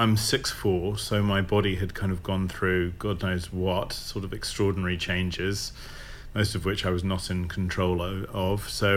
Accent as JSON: {"language": "English", "town": "Roehampton", "region": "London", "country": "United Kingdom", "tie": "born or raised there", "said": "As I say, I grew up in Roehampton, so it's not very far away."}